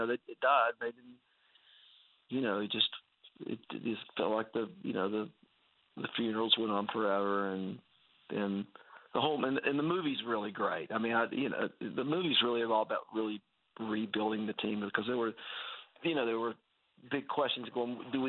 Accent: West Virginia, United States; The airport is, like, really kind of in my hometown, but it's up on a hill. You know, it's but kind of in the rolling hills of West Virginia, but literally, you know, the airport's 10 minutes from us.

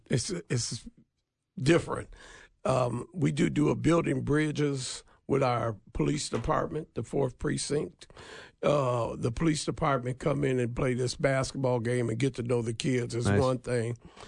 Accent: Minneapolis, Minnesota, United States; And that's a lot different from when I grew up in North Minneapolis.

